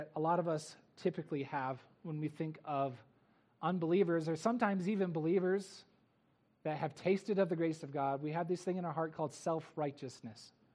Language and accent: English; Alaska, United States; especially when I come from Alaska, right?